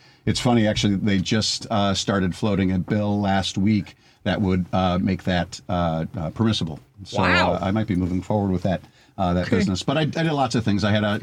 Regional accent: Lincolnwood, Illinois, United States; I'm very much Lincolnwood, but I'm a Chicagoan through and through.

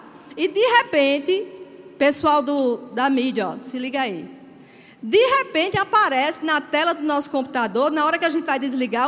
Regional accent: Northeast Region, Brazil; Eu sou nordestina, tá?

